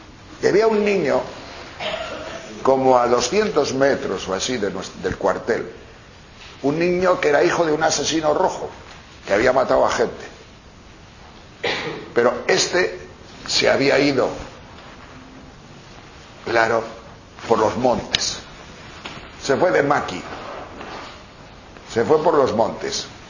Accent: Olloniego, Asturias, Spain; also born or lived in Tejerina, Spain; Que yo nací, bueno, no nací, pero vivía, porque yo nací en Tejerina, en León, muy cerca de Asturias, pero vivíamos en Asturias, en Olloniego. Y vivíamos en el cuartel. Mi padre era guardia civil. Estoy hablando del año 40, 41.

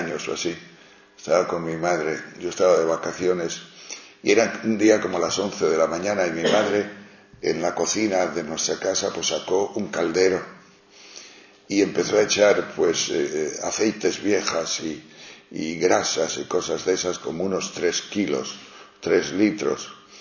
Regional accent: León, Castile and León, Spain; Bueno, en León, en mi tierra, vieja.

